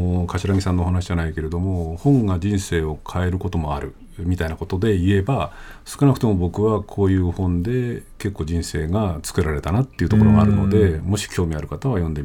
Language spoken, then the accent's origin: Japanese; Nagano, Japan; この長野県のね、僕の実家のすぐ近くの生まれなんですけれども